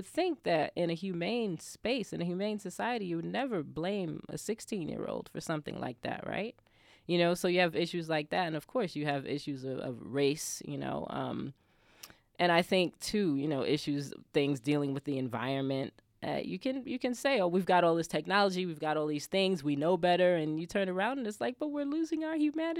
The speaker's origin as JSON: {"language": "English", "region": "New York", "country": "United States", "said": "I'm from New York"}